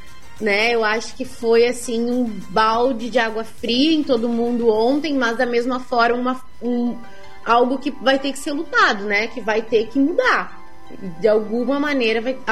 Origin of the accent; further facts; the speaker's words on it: Nova Prata, Rio Grande do Sul, Brazil; moved away as an adult; now in Padua, Italy; Eu sou de Nova Prata, né, mas estou morando aqui em Padova faz um ano, mas eu pensei que eu poderia continuar contribuindo com o que eu já fazia enquanto morava no Brasil